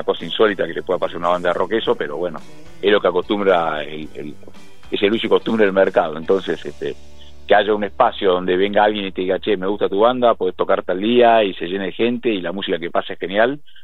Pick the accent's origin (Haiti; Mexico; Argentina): Argentina; Benavídez, Buenos Aires Province; yo soy de Benavides